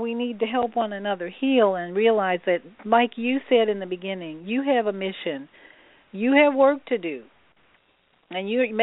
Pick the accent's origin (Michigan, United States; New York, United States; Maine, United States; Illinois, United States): Illinois, United States; Chicago; I grew up in Chicago, and my dad, who was a Jim Crow survivor, he grew up, for 9 years he lived in Jim Crow, Louisiana.